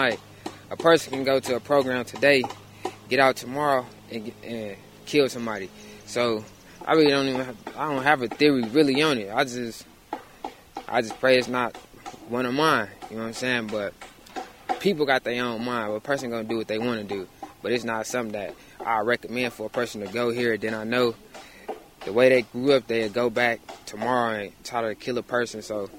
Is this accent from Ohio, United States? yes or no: no; Milwaukee, Wisconsin, United States; I'm from Milwaukee, Wisconsin.